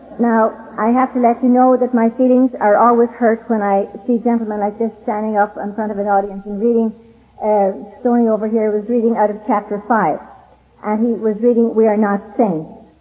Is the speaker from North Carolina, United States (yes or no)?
no; California, United States; I need to be honest since I come from California. So this, no offense to California